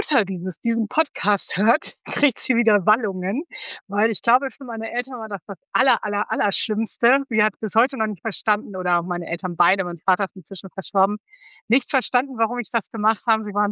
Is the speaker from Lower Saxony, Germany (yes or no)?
yes; Hanover, Lower Saxony, Germany; ich komme aus Hannover